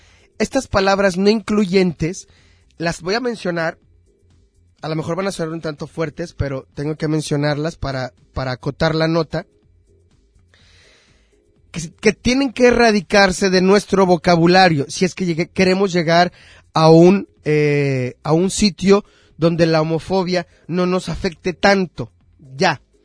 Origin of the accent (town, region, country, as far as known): Mexico